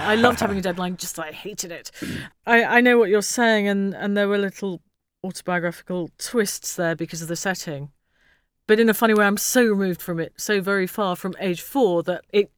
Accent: London, United Kingdom; born there; I was born in London, then my parents moved out, and I lived there till I was four.

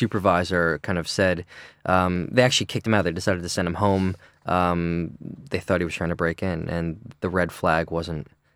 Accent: United States; She's Canadian, but as an American, I'll take it for the team.

